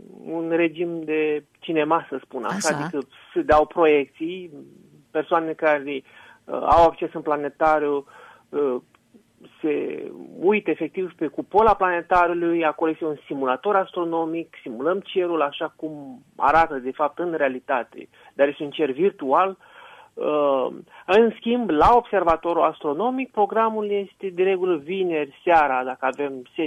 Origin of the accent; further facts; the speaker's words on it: Galați, Galați County, Romania; că de fapt eu sunt gălățean, acolo m-am format.